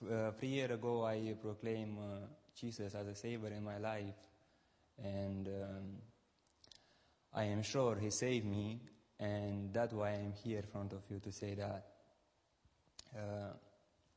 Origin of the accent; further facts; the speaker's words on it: Romania; English is a second language; and I am from Romania.